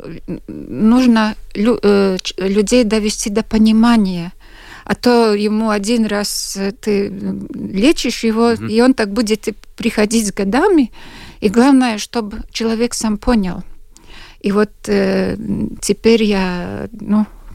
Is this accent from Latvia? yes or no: yes; Latgale, Latvia; Я как человек из Латгалии